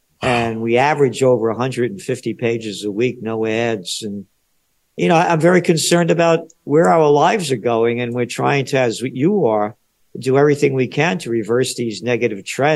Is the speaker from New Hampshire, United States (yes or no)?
no; New York, United States; And, you know, as a New Yorker, holy, it's a whole different place.